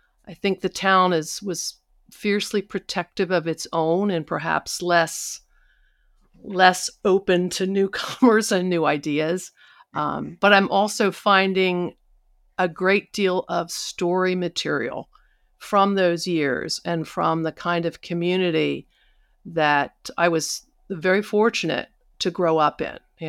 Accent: Pennsylvania, United States; I think I grew up in the quintessential mid-20th century American small town blue collar.

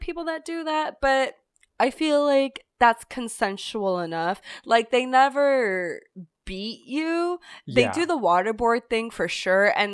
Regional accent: Orlando, Florida, United States; I grew up in Orlando, so I always went to Halloween Horror Nights.

